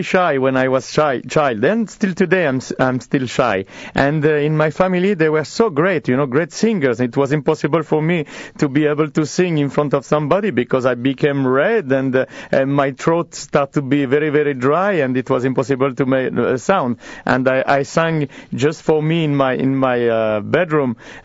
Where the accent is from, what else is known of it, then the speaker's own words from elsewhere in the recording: Paris, Île-de-France, France; I was born in France because in Sicily it was very, very difficult and they had to move to France